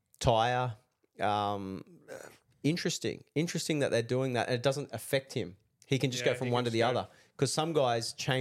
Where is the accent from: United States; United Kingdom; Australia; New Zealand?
Australia; Especially as an Aussie my year or earlier that was Aussies and Yanks dominated, right?